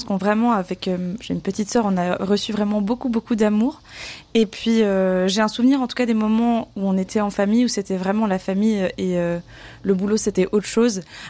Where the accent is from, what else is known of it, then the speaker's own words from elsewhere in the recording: Lausanne, Vaud, Switzerland; J'ai grandi à Lausanne, j'ai grandi dans une famille d'artistes.